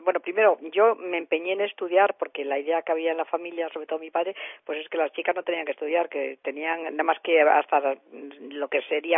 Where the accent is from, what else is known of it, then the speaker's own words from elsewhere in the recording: Madrid, Community of Madrid, Spain; born there; no nací en Fuenlabrada porque nací aquí en Madrid